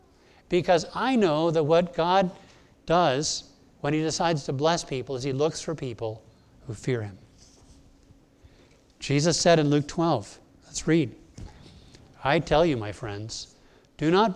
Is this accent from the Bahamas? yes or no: yes; Bahamas; also born or lived in Connecticut, United States; in my childhood growing up in the Bahamas and in Connecticut, I was used to Christians. I'd been to church my whole life.